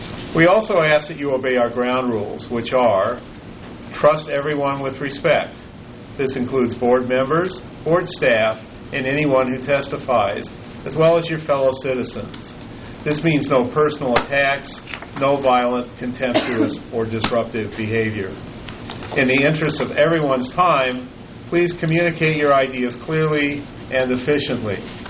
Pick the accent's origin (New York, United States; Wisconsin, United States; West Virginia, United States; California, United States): California, United States; Chalfant; I'm from Chalfont, and I am the chairman.